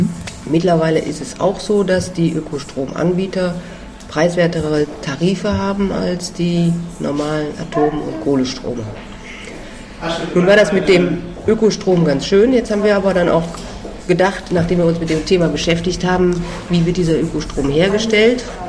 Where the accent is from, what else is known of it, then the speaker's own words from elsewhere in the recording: Düsseldorf, North Rhine-Westphalia, Germany; ich komme aus Düsseldorf und wohne hier, bin hier auch aktiv